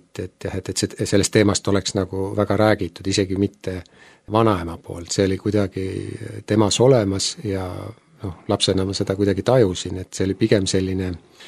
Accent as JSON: {"language": "Estonian", "region": "Saare County", "country": "Estonia", "tie": "born or raised there", "said": "Ma olen pärit Saaremaalt. Täpsemalt siis sealt Orissaare ja Pöide kandist, et kohe kui mandri poolt minna, Väinatammilt maha, kas siis paremale või vasakule, see on siis minu lapsepõlve piirkond."}